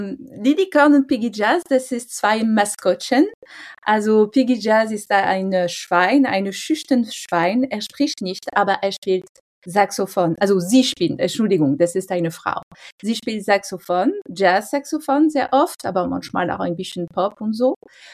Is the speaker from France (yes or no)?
yes; France; German is a second language; und ich bin Französin.